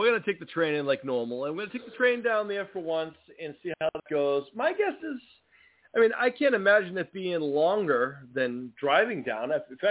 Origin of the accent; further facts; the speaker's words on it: Boston, Massachusetts, United States; I'm not from Oaks, Pennsylvania. I'm a Boston guy. So I am not familiar with Oaks, Pennsylvania.